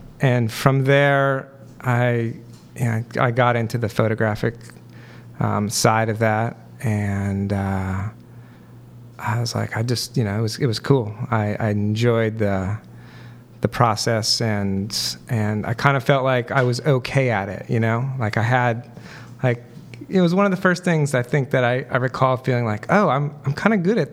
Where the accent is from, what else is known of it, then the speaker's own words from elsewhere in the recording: Michigan, United States; also born or lived in Colorado / California / Connecticut; Originally from Michigan.